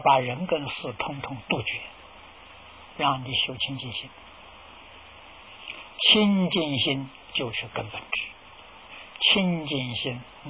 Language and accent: Chinese; China; 我们中国人叫出师，现在人叫毕业啊